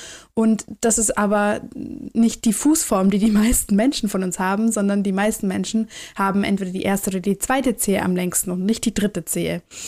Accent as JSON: {"language": "German", "region": "Baden-Württemberg", "country": "Germany", "said": "ich komme aus dem Schwabenländle"}